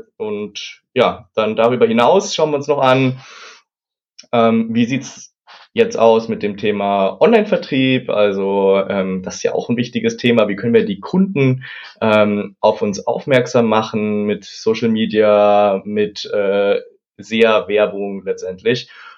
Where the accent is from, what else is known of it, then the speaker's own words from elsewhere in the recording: Munich, Bavaria, Germany; Ich bin 26 Jahre alt. Ich komme aus München